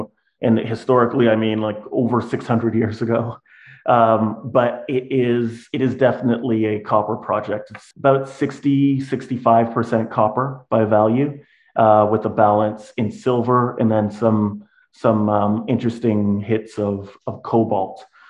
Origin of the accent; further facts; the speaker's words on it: Toronto, Ontario, Canada; So I'm a mining engineer by training, born and raised in Toronto, but I've spent most of my career working in Africa and Brazil.